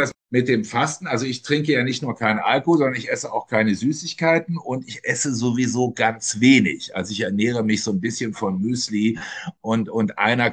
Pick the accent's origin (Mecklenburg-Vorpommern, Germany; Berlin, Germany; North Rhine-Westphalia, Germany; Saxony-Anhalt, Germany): North Rhine-Westphalia, Germany; Mönchengladbach; In Mönchengladbach, also in Rheid, in dem Kaff, wo ich herkomme